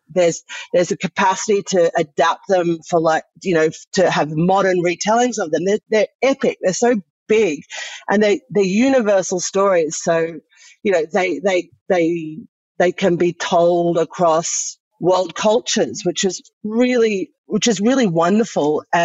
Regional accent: Australia; moved away as an adult; now in France; I am a theatre maker living in France, and I'm an Australian theatre maker. And I have been living here for the last 17 years

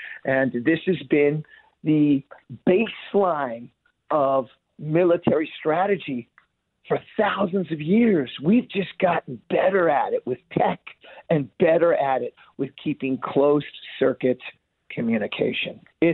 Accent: Kansas City, Missouri, United States; now in Dallas, United States; You know, I've been coming back to Kansas City at least once or twice a year because I love my hometown and I love my family there.

